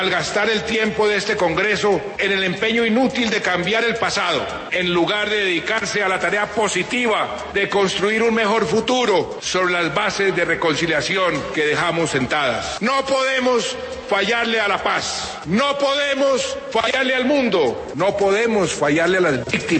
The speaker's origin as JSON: {"language": "Spanish", "country": "Colombia", "said": "como un colombiano más que quiere entrañablemente a su país"}